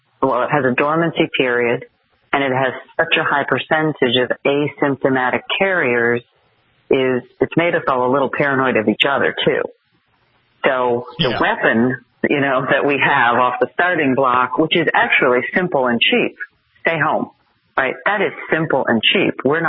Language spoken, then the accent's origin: English; New Jersey, United States; I grew up in North Jersey.